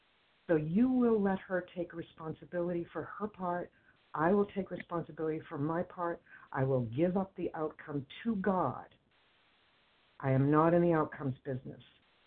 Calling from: Boston, Massachusetts, United States; I'm calling from the Boston area.

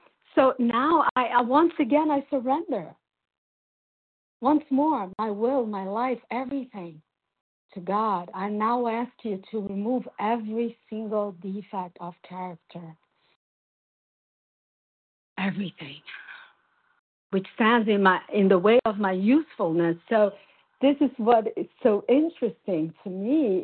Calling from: Brazil; And I'm calling from Brazil.

